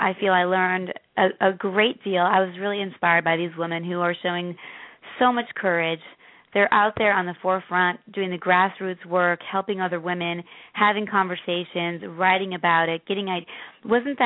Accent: Chicago, Illinois, United States; I grew up in the South Side of Chicago. I was adopted from Catholic Charities. I was an orphan there for almost 2 years.

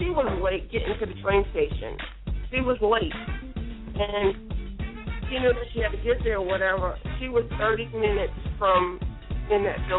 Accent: Queens, New York, United States; Like, I'm from Queens. She's from Queens.

